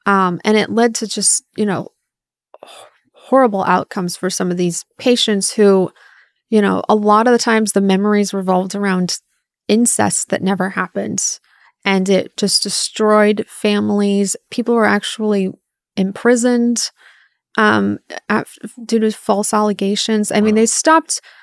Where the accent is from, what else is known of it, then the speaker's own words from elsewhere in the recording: California, United States; what the kinds of therapy I received growing up in California.